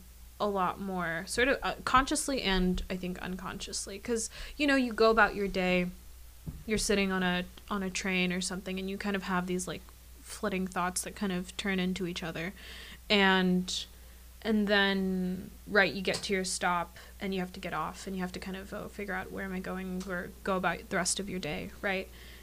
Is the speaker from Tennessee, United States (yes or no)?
yes; Brentwood, Tennessee, United States; So I grew up in Brentwood, went to high school there, and then Belmont was like a half hour drive, and so I just commuted all through undergrad.